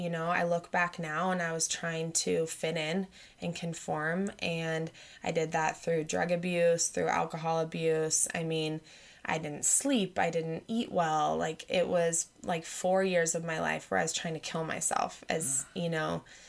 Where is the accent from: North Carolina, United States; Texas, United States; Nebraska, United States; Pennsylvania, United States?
Nebraska, United States; Lincoln; So I grew up in Lincoln, Nebraska, and I had a very magical upbringing.